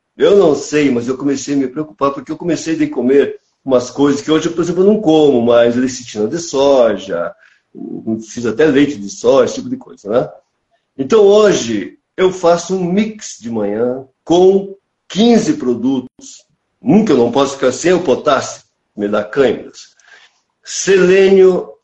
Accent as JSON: {"language": "Portuguese", "town": "Telêmaco Borba", "region": "Paraná", "country": "Brazil", "tie": "born or raised there", "also_born_or_lived": "Embaú dos Batistas", "said": "Eu tenho 72 anos. Eu nasci dia 23 de fevereiro de 1951 em Embaú dos Batistas, mas eu me criei em Telêmaco Borba."}